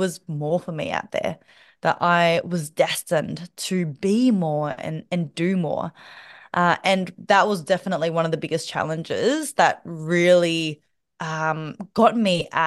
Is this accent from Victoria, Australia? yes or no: yes; Melbourne, Victoria, Australia; born there; So I am the daughter of immigrant parents from Vietnam to Australia. I was born in Melbourne.